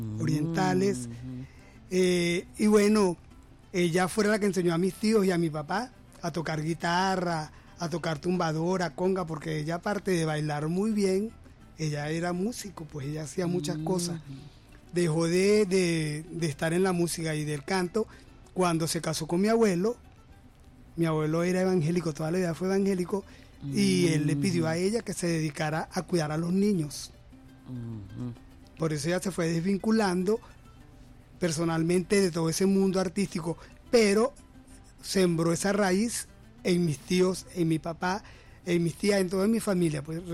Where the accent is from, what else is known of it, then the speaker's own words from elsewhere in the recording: Caracas, Capital District, Venezuela; born there; Yo aquí en Caracas.